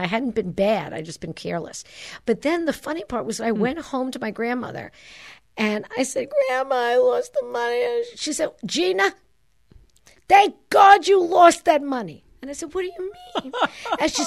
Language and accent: English; Brooklyn, New York, United States; When I was growing up in Brooklyn, when I was a little girl, and my old Sicilian grandmother had developed skills, life skills, let's call them.